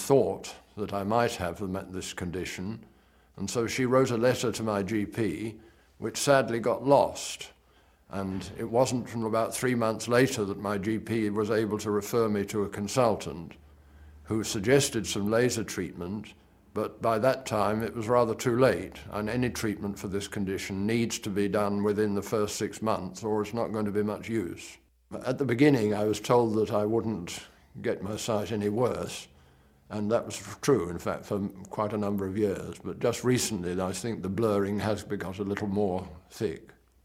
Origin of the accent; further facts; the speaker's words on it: London, United Kingdom; born there; now in Tunbridge Wells, United Kingdom; I was born near Croydon in 1931. When I retired, we came and lived in Tunbridge Wells.